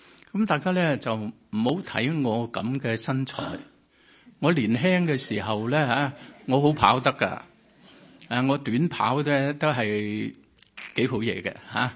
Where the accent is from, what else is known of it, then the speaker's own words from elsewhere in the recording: Hong Kong; 我是香港嚟噶吓，嗰阵时系香港一打咧